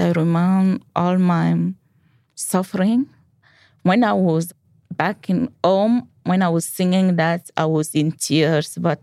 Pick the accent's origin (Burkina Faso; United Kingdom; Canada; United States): Burkina Faso; English is a second language; I'm from Burkina Faso. It's a little country in the middle of Nigeria, Ghana, Mali, Benin, Togo.